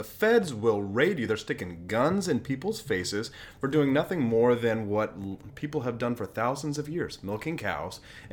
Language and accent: English; Virginia, United States; one in your home state of Maryland and one in my home state of Virginia.